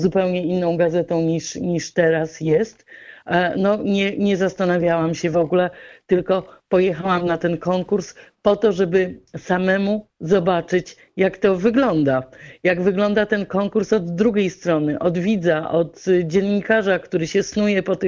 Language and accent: Polish; Warsaw, Masovian Voivodeship, Poland; ja akurat się wychowałam w tamtym miejscu w Warszawie, na Bielanach